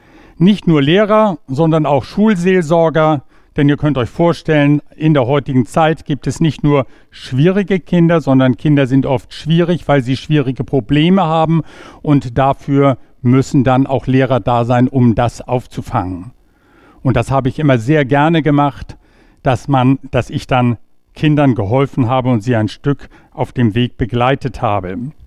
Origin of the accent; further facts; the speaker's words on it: Rendsburg, Schleswig-Holstein, Germany; Ich bin 67 Jahre alt, geboren und aufgewachsen in Rendsburg.